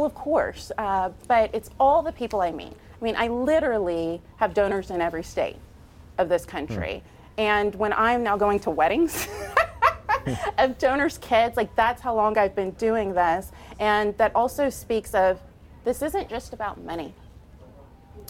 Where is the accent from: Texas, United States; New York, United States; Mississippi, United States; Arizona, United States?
Texas, United States; Arlington; a little girl growing up in Arlington, Texas.